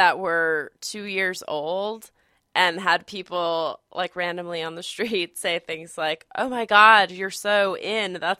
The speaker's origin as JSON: {"language": "English", "region": "Northeast", "country": "United States", "said": "That's because we're from the Northeast."}